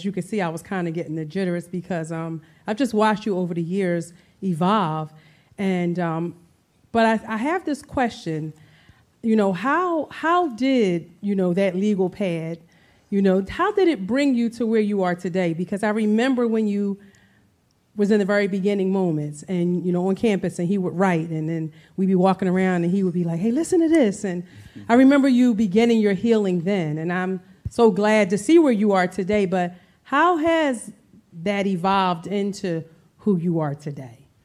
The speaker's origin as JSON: {"language": "English", "town": "Philadelphia", "region": "Pennsylvania", "country": "United States", "said": "I'm also from South Philadelphia. Our families are connected, actually."}